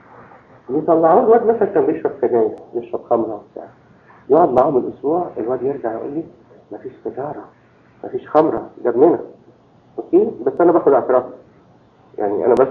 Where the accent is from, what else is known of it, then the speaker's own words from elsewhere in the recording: Egypt; يعني مثلا كان عندنا في مصر ايه واحد يقول الثاني تسميم